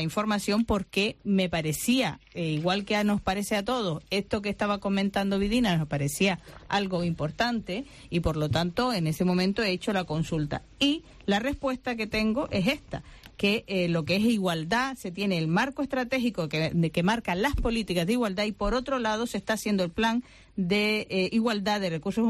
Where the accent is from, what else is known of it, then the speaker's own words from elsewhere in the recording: Ingenio, Canary Islands, Spain; Yo que vengo de Ingenio, en Ingenio hay un plan de igualdad.